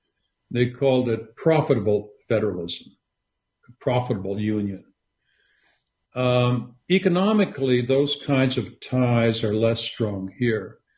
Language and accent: English; Canada; I grew up in Canada, as I say, which is a country which invented anti-Americanism, right?